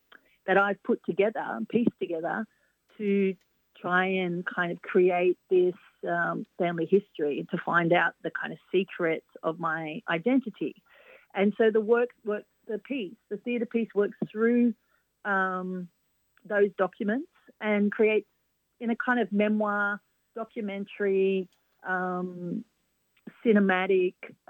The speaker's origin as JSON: {"language": "English", "town": "Mount Druitt", "region": "New South Wales", "country": "Australia", "tie": "born or raised there", "said": "we grew up in Mount Druitt in Western Sydney. My mum's a migrant"}